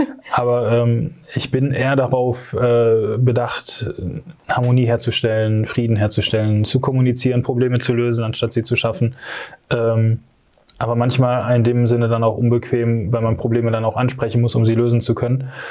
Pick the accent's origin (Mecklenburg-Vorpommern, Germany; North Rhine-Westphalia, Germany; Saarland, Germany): North Rhine-Westphalia, Germany; Nein, ich komme aus dem Ruhrgebiet